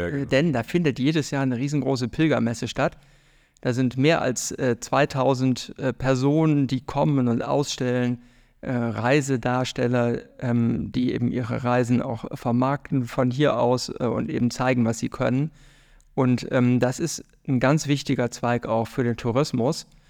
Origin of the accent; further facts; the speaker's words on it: North Rhine-Westphalia, Germany; Dann ist die Familie umgezogen an den Niederrhein und ich bin so im Grenzgebiet aufgewachsen, rüber in zu den Niederlanden.